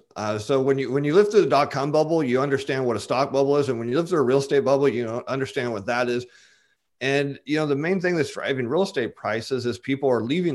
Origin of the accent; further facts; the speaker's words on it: United States; And it's weird to me as an American that people think that our currency is worthless.